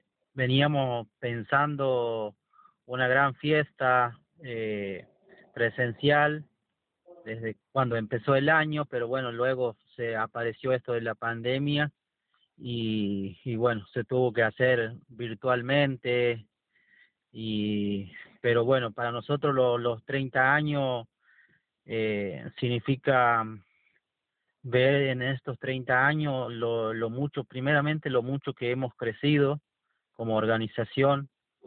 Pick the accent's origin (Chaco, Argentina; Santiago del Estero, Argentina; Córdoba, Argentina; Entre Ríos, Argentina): Santiago del Estero, Argentina; soy de aquí de Santiago del Estero, militante del Movimiento Campesino de Santiago del Estero, del MOCASE